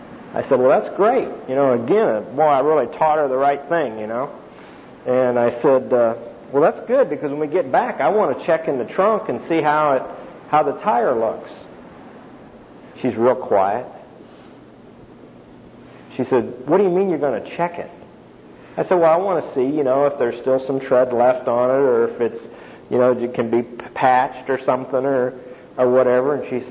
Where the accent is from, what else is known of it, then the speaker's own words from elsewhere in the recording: Little Rock, Arkansas, United States; I'm from Little Rock, Arkansas.